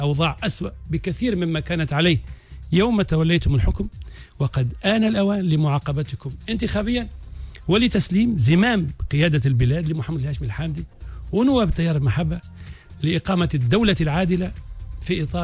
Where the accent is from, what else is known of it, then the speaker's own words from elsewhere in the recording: Tunisia; نحن كشعب تونسي